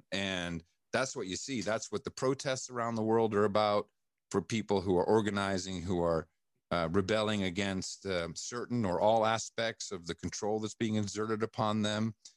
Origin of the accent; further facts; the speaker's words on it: Amsterdam, North Holland, Netherlands; Look, I grew up in Amsterdam.